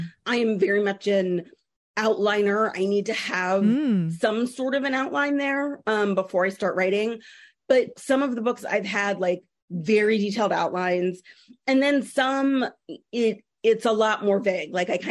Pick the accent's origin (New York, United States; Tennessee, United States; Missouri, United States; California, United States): California, United States; had all been written, set taking place either in the Bay Area or the LA area, which are, you know, I'm from California.